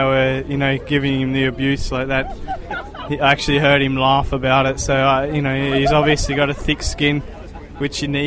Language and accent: English; Tasmania, Australia; At the end of the day, I'm a kid from Tasmania who moved to Italy to ride my bike, and look what's, you know, brought me to.